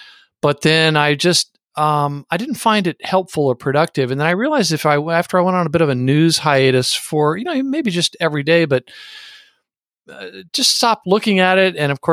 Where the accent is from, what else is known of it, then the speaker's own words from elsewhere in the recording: San Antonio, Texas, United States; And I remember growing up in San Antonio that there was some slogan they always use where they'd say it's one of America's four unique cities.